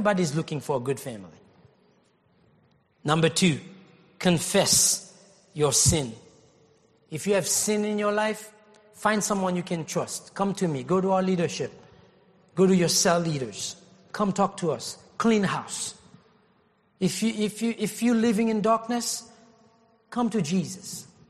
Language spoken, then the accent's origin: English; Haiti; I grew up in Haiti, and people don't have the opportunity.